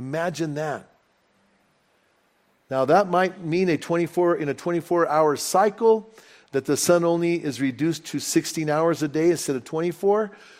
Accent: New Mexico, United States; accent: Bernalillo; My Bernalillo accent's coming out.

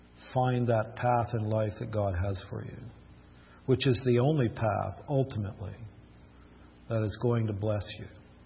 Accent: Vermont, United States; when I was a young fellow growing up in Vermont, I had one of the pastors in my home church.

